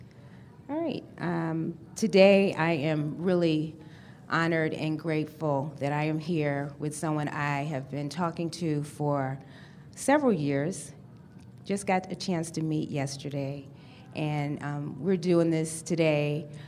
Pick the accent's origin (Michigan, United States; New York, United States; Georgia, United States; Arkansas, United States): Georgia, United States; Atlanta; I'm from Atlanta, Georgia.